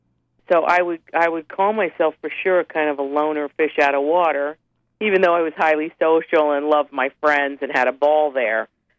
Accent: Big Stone Gap, Virginia, United States; Well, growing up in Big Stone Gap was really, for me, I mean, and I say this because I moved there when I was 6 years old, turning seven.

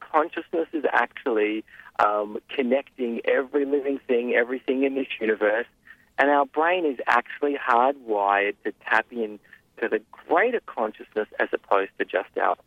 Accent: Australia; Yeah, I grew up in Australia, and I was brought up in a Jewish family, in a semi-religious family. Went to a Jewish school

